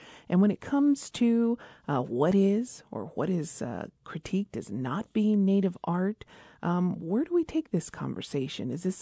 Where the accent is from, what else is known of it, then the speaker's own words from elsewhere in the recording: Isleta Pueblo, New Mexico, United States; from Isleta Pueblo